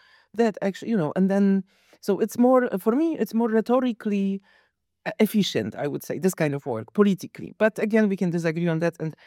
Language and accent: English; Poland; English is a second language; I come from Poland where the constructivism was the core, like the most, like.